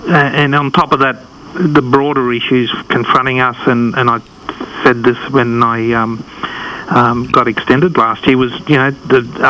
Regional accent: Queensland, Australia; I'm a Gungaloo man. I come from Central Queensland.

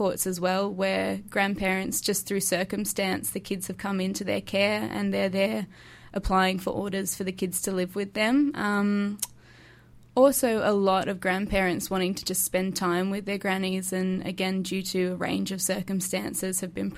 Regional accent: Mullumbimby, New South Wales, Australia; I'm not actually. I'm from New South Wales. I'm from a little town called Mullumbimby, which is just near Byron Bay.

